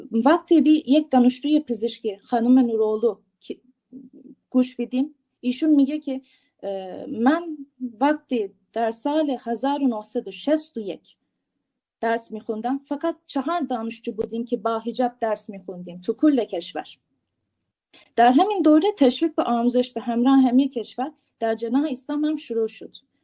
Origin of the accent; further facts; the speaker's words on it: Turkey; born there; Persian is a second language; من یک زن مسلمان که در ترکیه به دنیا آمدم و در اینجا زندگی می کنم